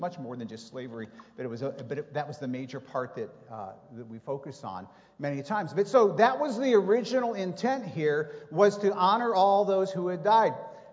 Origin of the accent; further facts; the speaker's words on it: Virginia, United States; Now, when I grew up in Virginia, this is kind of funny, it was called the War of Northern Aggression.